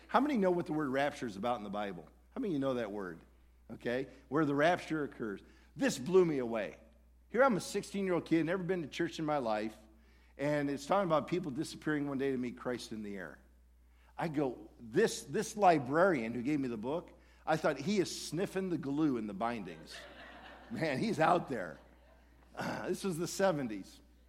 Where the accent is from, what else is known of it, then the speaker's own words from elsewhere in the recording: Detroit, Michigan, United States; also born or lived in Europe; I grew up in the Detroit area, never went to church growing up. And a good family. My dad was an executive with Ford Motor Company. We actually lived over in Europe for about 5 or 6 years when I was a kid. Came back to the Detroit area.